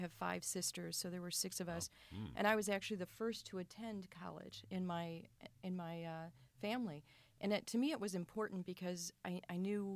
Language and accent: English; Kenosha, Wisconsin, United States; I was born here in Kenosha and went to schools in Kenosha.